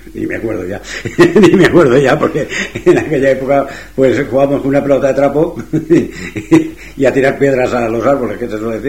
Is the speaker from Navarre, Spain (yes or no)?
no; Godella, Valencian Community, Spain; yo nací en Valencia. Estuve viviendo en Valencia hasta los 4 años. A los 4 años pasé a vivir a Godella. Estuve allí hasta los 24 años y luego volví a Valencia, y desde entonces vivo en Valencia.